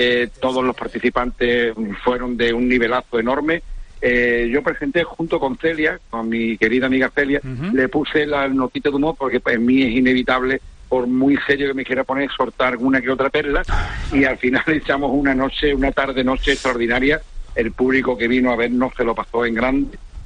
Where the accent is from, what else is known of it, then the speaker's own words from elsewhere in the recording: Málaga, Andalusia, Spain; la mayoría somos de Málaga y estamos encantados, ¿no?